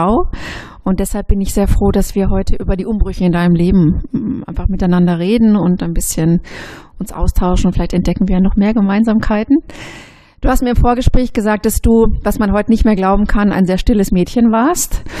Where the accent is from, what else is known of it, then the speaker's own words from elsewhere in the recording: North Rhine-Westphalia, Germany; Ich komme ja aus dem Ruhrgebiet, da trinkt man schon mal gerne ein Dosenbier.